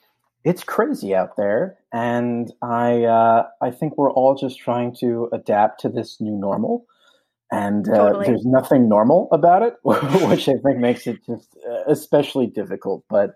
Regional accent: Port Jefferson, New York, United States; So I grew up in Port Jefferson, New York, which is a quaint little seaside village right on the North Shore of Long Island

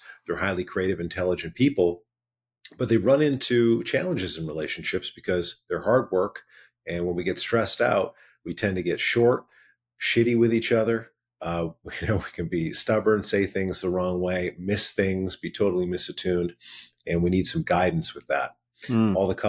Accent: Vancouver, British Columbia, Canada; Today I'm in Arizona, but I'm based in Vancouver, BC, Canada. Proud Canadian on the West Coast.

